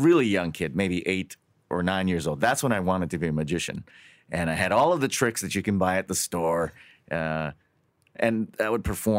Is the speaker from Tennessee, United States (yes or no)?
no; Hawaii, United States; moved away; I was born and raised in Hawaii. I lived my whole life there. And then I moved to California about 10 years ago to do comedy full time.